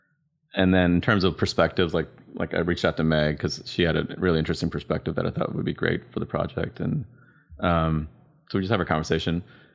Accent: Sri Lanka; she grew up in India, I grew up in Sri Lanka

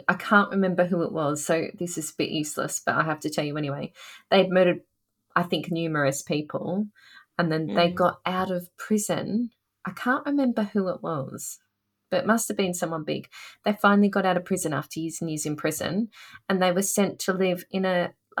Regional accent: Australia; Because I'm from Australia and you should know about this.

